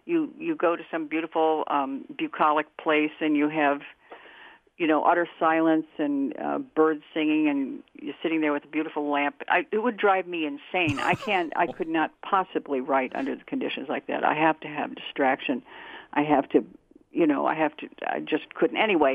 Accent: Rhode Island, United States; I'm old. I come from Rhode Island.

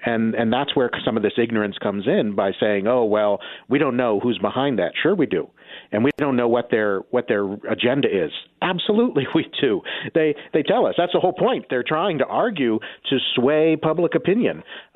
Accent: Missouri, United States; like, say, my home state of Missouri, where it's a bit more laissez-faire about campaign finance.

